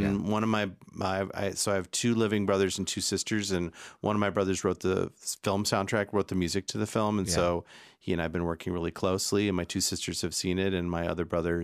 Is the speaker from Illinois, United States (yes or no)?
yes; Illinois, United States; now in Los Angeles, United States; I'm from about 2.5 hours south of Chicago, but I live in Los Angeles now.